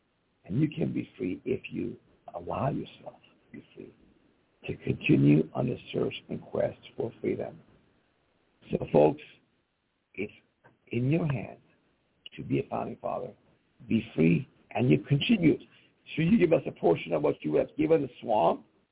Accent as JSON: {"language": "English", "country": "Iran", "said": "I came from Iran. We had no freedoms there, right?"}